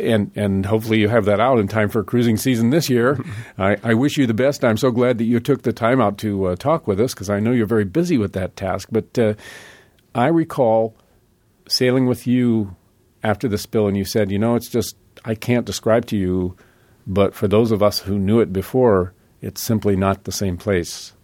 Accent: Alaska, United States; the horror of realization what was happening in my home state, was the group of Alaskans that suddenly found each other at NMSU

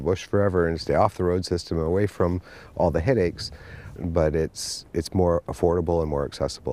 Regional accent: Nome, Alaska, United States; of course, born and raised in Nome, Alaska, born around the Iditarod and involved in it since childhood.

